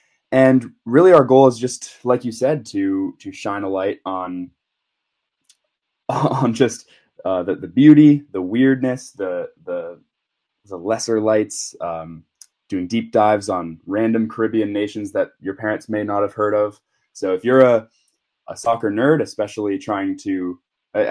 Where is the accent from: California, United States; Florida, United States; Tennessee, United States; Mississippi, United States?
California, United States; we're both from California's Bay Area.